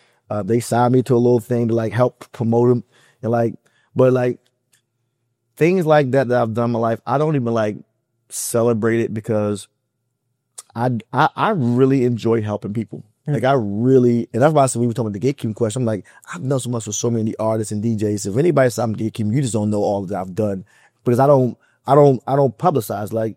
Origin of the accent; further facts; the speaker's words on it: Baltimore, Maryland, United States; I remember when he first, because I'm from East Baltimore, he's from East Baltimore.